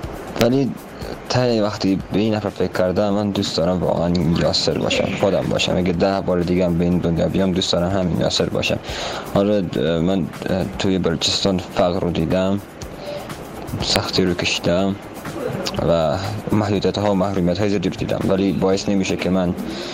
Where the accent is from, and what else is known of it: Iran; born there